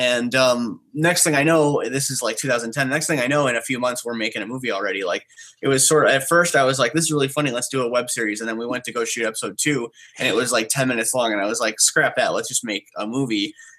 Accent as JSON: {"language": "English", "town": "Detroit", "region": "Michigan", "country": "United States", "said": "You know, when I say we're from Detroit, we're from the northern suburbs. We're not from 8 Mile. We're from 22 Mile. So it's a lot different where we're from."}